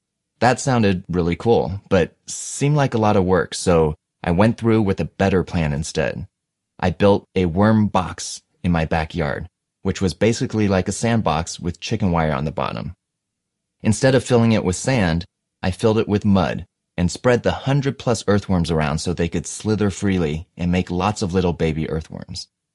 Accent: Illinois, United States; born there; Although I was born in Illinois, my only memories of that period of my life were jumping off a diving board that was 12 feet high and catching fireflies.

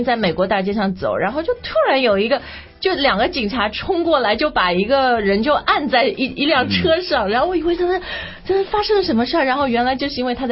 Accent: Singapore; 我小时候在新加坡住啊然后新加坡人自己会开玩笑说

